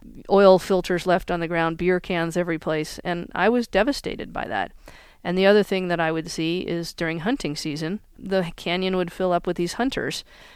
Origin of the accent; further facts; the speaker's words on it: Santa Fe, New Mexico, United States; Okay, so I grew up right here in Santa Fe and outside of Santa Fe.